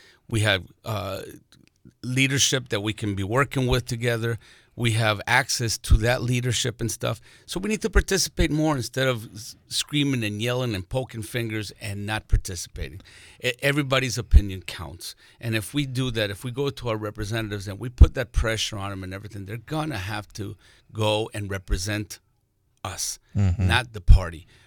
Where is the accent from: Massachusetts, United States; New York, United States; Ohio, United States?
New York, United States; born there; I was born in New York, served in the military. I'm bilingual.